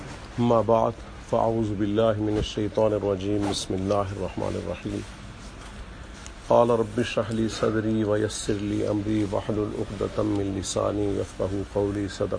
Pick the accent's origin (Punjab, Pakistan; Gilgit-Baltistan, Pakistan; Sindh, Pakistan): Punjab, Pakistan; Multan; moved away as an adult; میرا تعلق ملتان سے ہے, وہیں کی میری پیدائش ہے اور وہیں عرصہ دراز تک میری رہائش رہی.